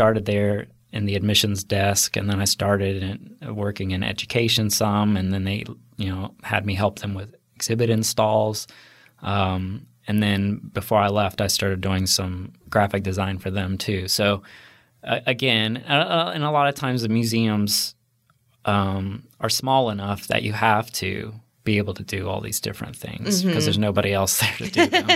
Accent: Georgia, United States; And when I was a little kid, we grew up near the Lost Mountain Store.

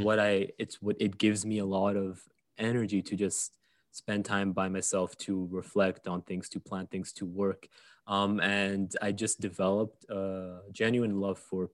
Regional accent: Saudi Arabia; I grew up in Saudi Arabia, which is a very, very, very, very unique place.

